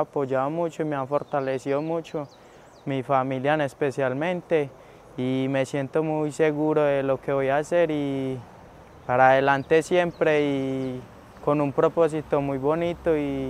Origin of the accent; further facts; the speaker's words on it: Supía, Caldas, Colombia; soy de Supía Caldas, llevo aproximadamente 15 días